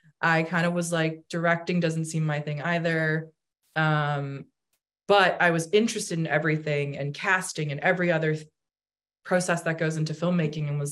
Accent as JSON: {"language": "English", "region": "Massachusetts", "country": "United States", "said": "I'm from Massachusetts."}